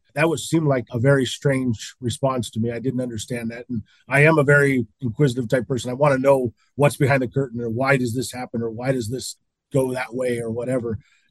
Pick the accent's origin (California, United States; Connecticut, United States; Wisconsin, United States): California, United States; Salinas; I was born and raised in Salinas, and my family had nothing to do with agriculture.